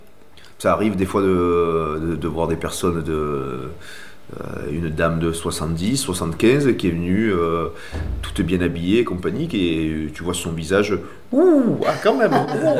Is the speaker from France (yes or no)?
yes; Marseille, Provence-Alpes-Côte d'Azur, France; Peu de temps après, il passait à Marseille. Moi, je suis de Marseille.